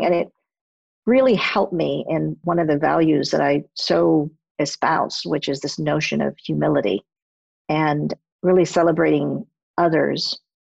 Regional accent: Puerto Rico; Haitian-born, French mother … German father … And I grew up in Puerto Rico.

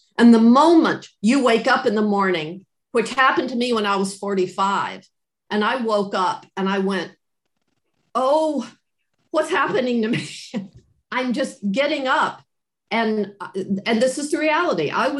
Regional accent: North Carolina, United States; Oh, y'all. I'm from North Carolina. I had a big poster of Phantom in my house in Florida.

